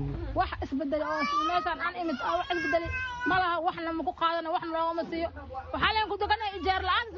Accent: Qoryoley, Lower Shabelle, Somalia; waxaan ka imid cabdicali meeya qoryoole.

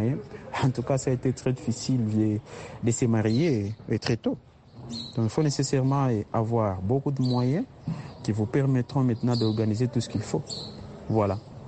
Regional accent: DR Congo; Donc, si chez nous en RDC, si vous n'avez pas, et surtout en ville

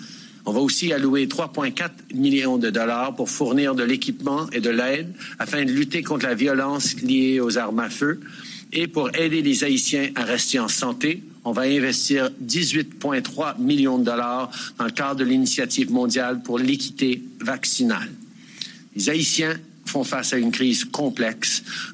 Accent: Montreal, Quebec, Canada; chez moi à Montréal

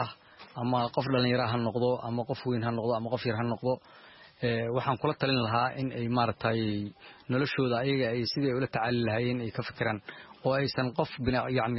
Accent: Mogadishu, Banadir, Somalia; waxaan ka imaaday magaalada muqdisho muddo 12 sano aan ku noolaa qaxootigan

